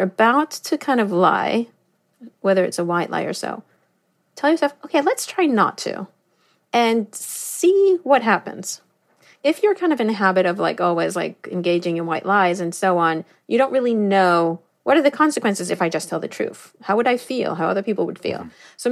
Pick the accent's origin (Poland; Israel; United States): Israel; Southern District; I grew up in the Negev Desert in Israel. It's very hot.